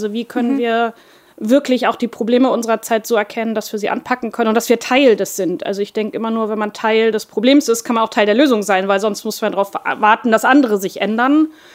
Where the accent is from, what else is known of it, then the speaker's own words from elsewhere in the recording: Hamburg, Germany; Man weiß, dass ich geborene und gebürtige Hamburgerin bin, dass ich in einer unternehmerischen Familie groß geworden bin, im deutschen Mittelstand.